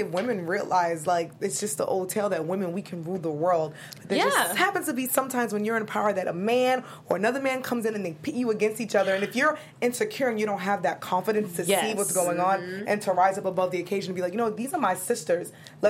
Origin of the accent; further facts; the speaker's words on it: New York, United States; I'm from New York, so we're just all around rough. Like, the New Yorkers tell you what it is.